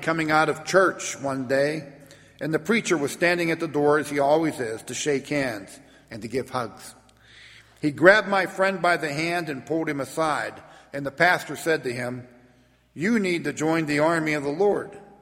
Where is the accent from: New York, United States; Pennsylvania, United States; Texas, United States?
Pennsylvania, United States; Port Vue; we grew up in Port Vue. My dad was a policeman there.